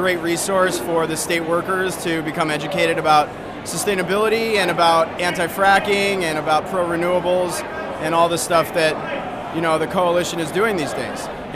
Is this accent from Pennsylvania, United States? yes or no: no; Albany, New York, United States; I'm from Albany, New York.